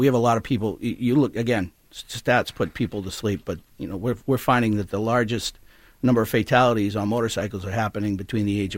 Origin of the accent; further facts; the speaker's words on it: Portsmouth, New Hampshire, United States; I grew up in Portsmouth, so.